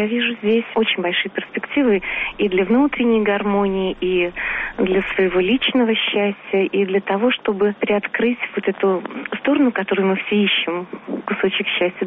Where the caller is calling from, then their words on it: Moscow Oblast, Russia; Я звоню вам из Подмосковья.